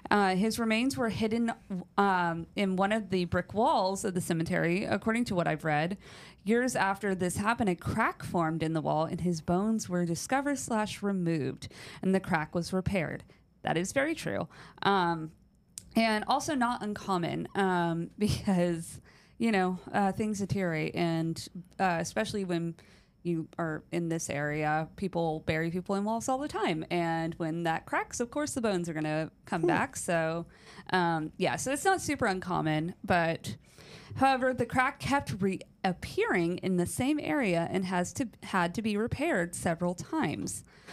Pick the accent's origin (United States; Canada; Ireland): United States; Connecticut; We are from Connecticut, but typically go down about twice a year to visit them and are planning to move down in 2025.